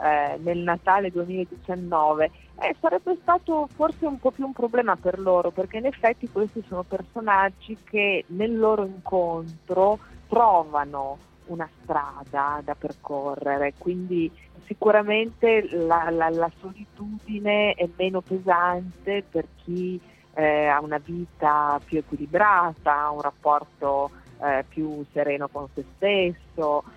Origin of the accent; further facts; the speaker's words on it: Ferrara, Emilia-Romagna, Italy; io sono di Ferrara, quindi è sulla mia linea, no? Quindi io andavo in montagna sempre dalle vostre parti. Poi quando mi sono trasferita a Milano invece magari ho frequentato di più la Val d'Aosta